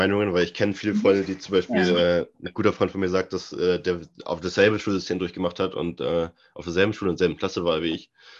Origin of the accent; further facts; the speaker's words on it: Hamburg, Germany; ich bin 19 Jahre alt. Ich komme aus Hamburg und habe hier auch mein Abitur gemacht.